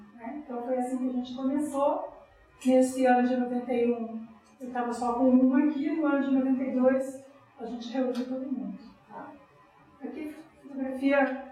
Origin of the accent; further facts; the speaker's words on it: Rio Grande do Sul, Brazil; born there; also born or lived in São Paulo; eu morei 22 anos em São Paulo, mas eu nasci no Rio Grande do Sul, na beira do Rio Caí, né?